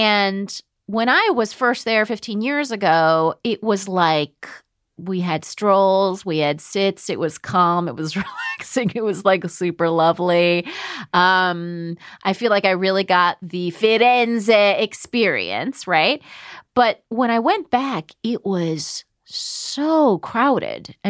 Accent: United States; it's because I'm from America and we already had a developed middle class.

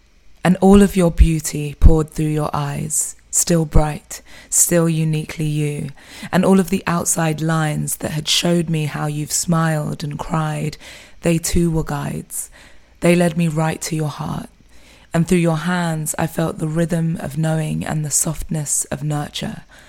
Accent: Eastern Region, Uganda; first language Lugisu; English is a second language; I have asked my mum to read the poem in Lugisu, which is my mother tongue.

